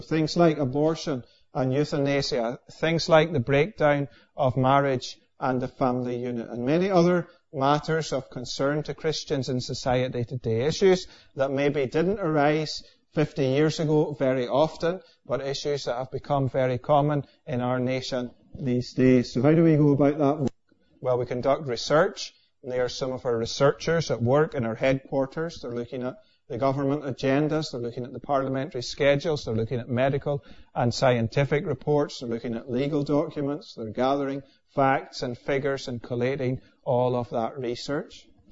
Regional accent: Scotland, United Kingdom; now in Northern Ireland, United Kingdom; I am not originally from Northern Ireland. I grew up in the east coast of Scotland

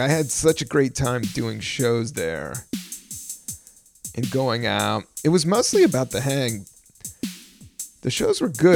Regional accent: Washington, District of Columbia, United States; born there; 1972 was the year I was born in Washington, D.C.

